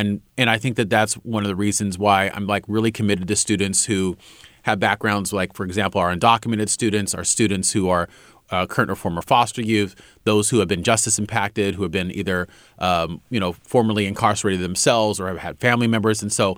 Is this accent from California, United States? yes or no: yes; California, United States; born or raised there; also born or lived in Oakland